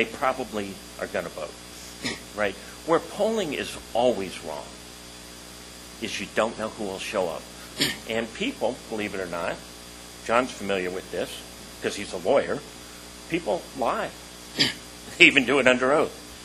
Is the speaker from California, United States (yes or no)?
no; Arizona, United States; So I'm going to start with my home state of Arizona.